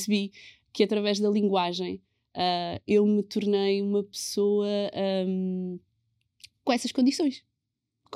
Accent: Portugal; o meu instinto era rejeitar a minha identidade afrodescendente, porque cresci em Portugal

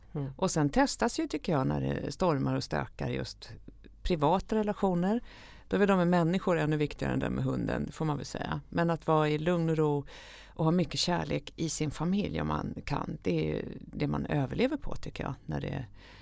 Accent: Sweden; Ja, men som svensk är man så van vid att man tar det lugnt när man ska gå över gatan till exempel

